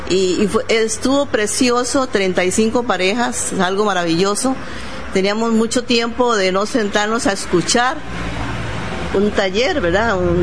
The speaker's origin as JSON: {"language": "Spanish", "region": "Alajuela", "country": "Costa Rica", "said": "Estamos aquí en San Carlos, somos de Alajuela Centro"}